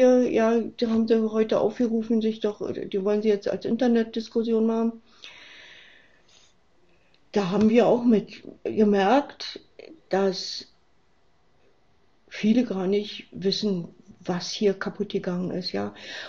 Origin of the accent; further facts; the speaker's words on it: Frankfurt, Brandenburg, Germany; ich komme auch aus Frankfurt, oder? Sah das ist die ganz östliche Stadt an der Oder. Wenn wir über die Grenze gucken, sehen wir Polen.